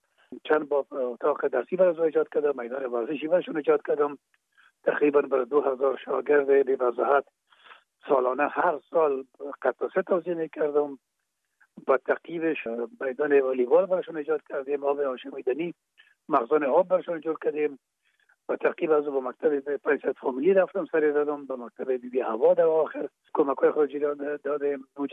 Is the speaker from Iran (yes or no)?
no; Kabul, Afghanistan; در کابل، شهید کابل به دنیا آمدیم. اصل ما زرکخانه کابل است و خود ما تون پدر ما باز از زرکخانه به شهید انتقال شدن. اونجا در شهید کابل به دنیا آمدیم و اونجا مکتب خواندیم